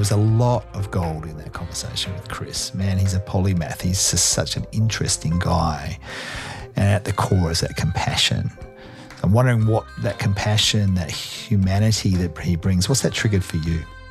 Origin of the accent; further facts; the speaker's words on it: Perth, Western Australia, Australia; my home country, Australia, in particular Western Australia, which is where I'm from, in particular Perth.